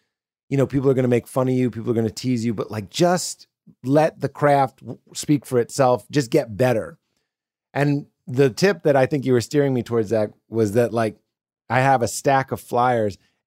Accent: Chicago, Illinois, United States; I'm from Chicago. I've been doing 3 years. I'm just looking for a home club.

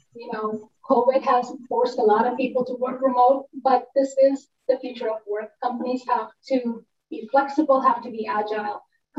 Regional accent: India; English is a second language; now in United States; like I come from India, 50% of the Indian population, which is a billion, 50% is under the age of 35.

